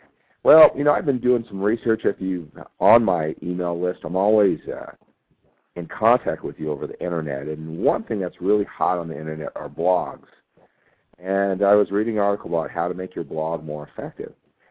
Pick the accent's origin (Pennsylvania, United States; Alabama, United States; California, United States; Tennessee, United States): California, United States; Sacramento; My hometown.